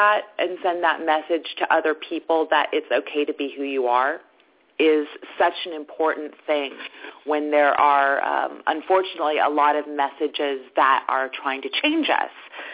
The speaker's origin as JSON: {"language": "English", "region": "California", "country": "United States", "tie": "born or raised there", "said": "I grew up in the Silicon Valley, too. So I was in good company."}